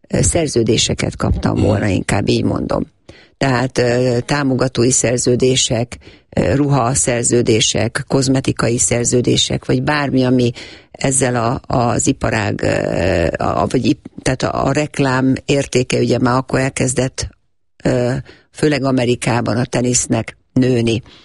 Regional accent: Hungary; Én nagyon büszke vagyok, és voltam mindig is, hogy magyarként szerepeltem, vagy képviseltem az országomat. Tehát eszembe nem jutott, hogy mást képviseljek.

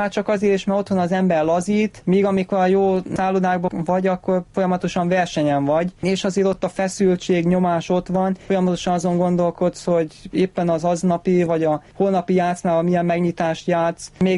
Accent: Szeged, Csongrád-Csanád, Hungary; now in Budapest, Hungary; A legnagyobb oka az volt, hogy Szegedről jöttem, ugye a családom ott volt

